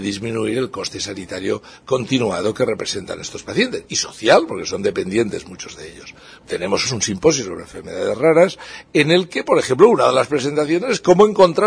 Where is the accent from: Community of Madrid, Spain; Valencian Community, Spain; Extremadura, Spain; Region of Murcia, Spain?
Valencian Community, Spain; Valencia; Yo soy de Valencia y trabajo en Valencia